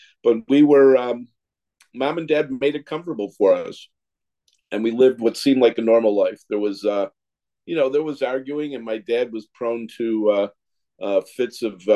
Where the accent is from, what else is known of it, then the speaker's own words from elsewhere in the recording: Kenmore, United States; I grew up in Kenmore. I'm back living in Kenmore.